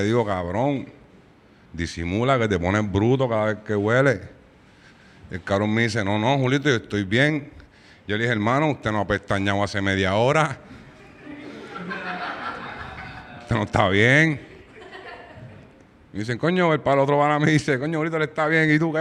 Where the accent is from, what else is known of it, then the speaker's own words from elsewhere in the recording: Bayamón, Puerto Rico; Pues yo soy de Bayamón